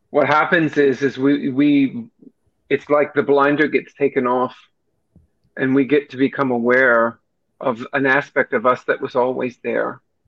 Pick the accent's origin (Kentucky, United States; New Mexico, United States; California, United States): Kentucky, United States; I had left my catering business and returned here to my home state of Kentucky.